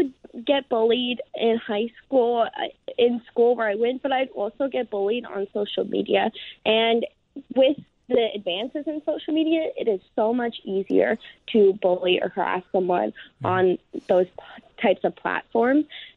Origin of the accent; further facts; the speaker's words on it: New Jersey, United States; Well, I'm actually from northern New Jersey, where I do want to bring up me and my family actually call tennis shoes gym shoes.